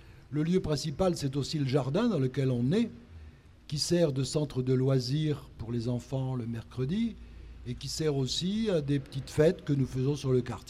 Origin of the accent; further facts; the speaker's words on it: Lille, Hauts-de-France, France; born there; Je suis né à Lille. Ouais. Mais devenu méditerranéen